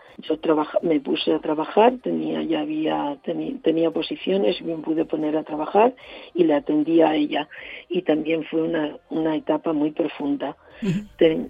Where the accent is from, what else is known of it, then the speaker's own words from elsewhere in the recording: Huelva, Andalusia, Spain; yo soy de Huelva y allí empecé a los 23 años a proponerme y a desear entregar mi vida a Dios